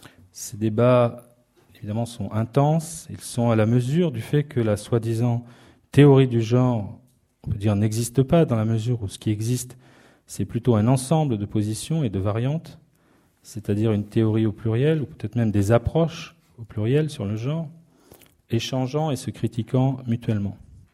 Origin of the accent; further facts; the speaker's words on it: France; à l'heure où vient d'être votée chez nous en France la loi sur le mariage pour tous